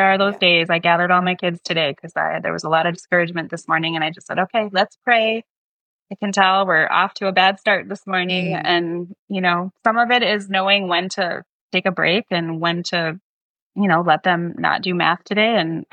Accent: Minnesota, United States; I'm from Minnesota and my siblings are there, and my brother has a young child who I want to spend time with.

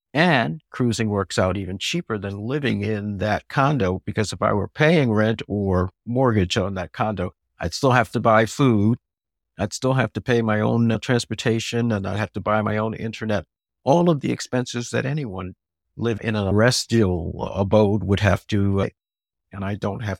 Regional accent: Washington, United States; right now in my hometown of Washington, it's in the 30s.

